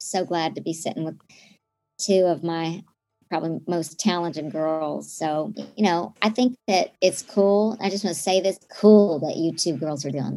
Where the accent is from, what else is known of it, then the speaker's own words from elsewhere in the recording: Oklahoma, United States; But now forgive me, listeners, but I'm from Oklahoma and we have actual, I am of Native American heritage. I'm almost 30% Choctaw.